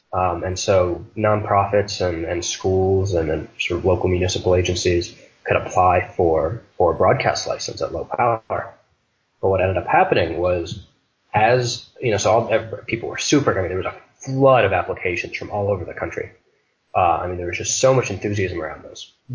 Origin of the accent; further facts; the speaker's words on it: Detroit, Michigan, United States; You were listening to I'm from Detroit, so you're listening to the same formats in Detroit as you were in Philadelphia, as you were in Topeka, Kansas.